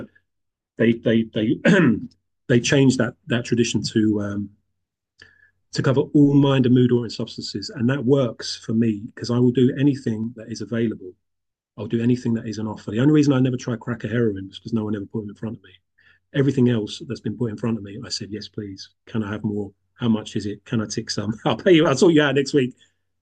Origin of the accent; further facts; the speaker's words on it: London, United Kingdom; And I'm from the Irish community in North London.